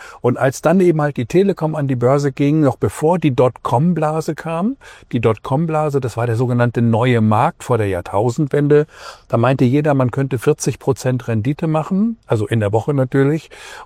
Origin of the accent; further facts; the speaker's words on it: Canada; In Kanada ist es so, da wo ich herkomme, da grüßt man jeden alleine, weil man so wenig sieht.